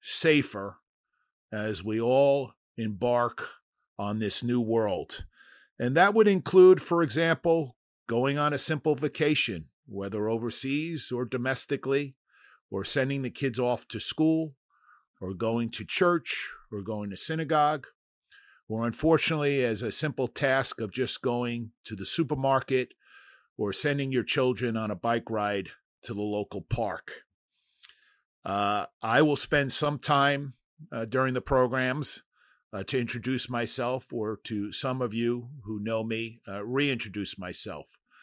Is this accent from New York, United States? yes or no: yes; Bronx, New York, United States; But look, I'm born and raised in the Bronx, and sometimes F-bombs will come out of my mouth.